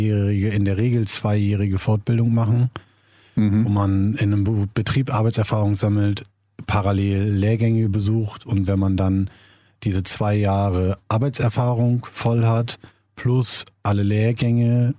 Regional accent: Bremen, Germany; Nee, in der Nähe von Bremen. Mhm. Ich komme aus der Nähe von Bremen.

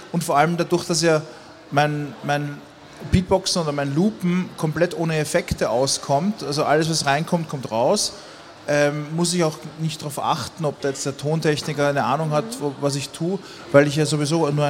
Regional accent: Vienna, Austria; Ich komme aus Wien

